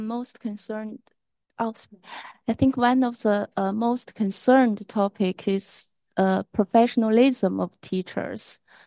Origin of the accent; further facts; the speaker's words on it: China; I'm from China. I'm working at Beijing Normal University